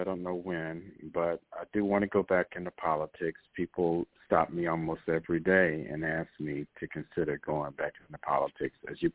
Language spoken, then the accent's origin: English; Jacksonville, Florida, United States; I grew up in Jacksonville, you know, the northeast part of Florida.